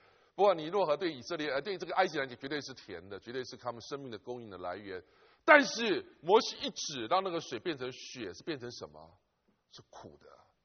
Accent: China; 可能跟我们中国人一样懂得草根树皮都可以治疗

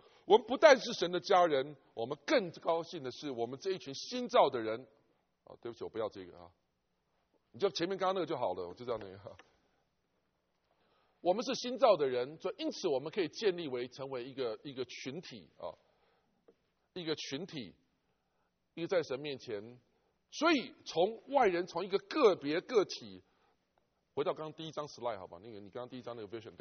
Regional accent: China; 当然我们有口音，我们中国人再怎么样都有口音，

